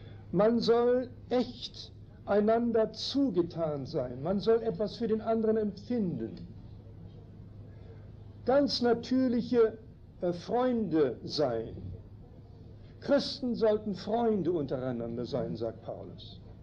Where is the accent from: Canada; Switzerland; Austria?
Canada; first language German; Entschuldigen Sie, aber meine Muttersprache ist Deutsch. Ich bin nicht nur Kanadier, sondern meine Muttersprache ist Deutsch.